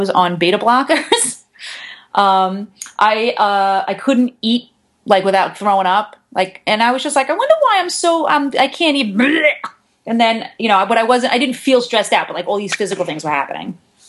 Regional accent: New York, United States; accent: New York; With my big personality and my New York accent, you know, on the Oprah Winfrey Channel.

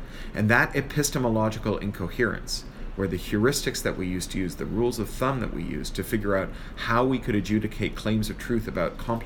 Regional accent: Toronto, Ontario, Canada; I grew up in Toronto, which like has a similar relationship to New York that Chicago has.

